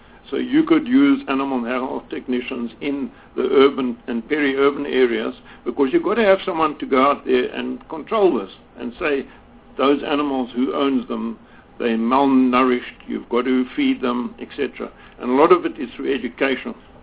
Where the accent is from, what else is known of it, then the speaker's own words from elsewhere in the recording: Western Cape, South Africa; I'm from the Cape, and I know it's one of our biggest problems in Khayelitsha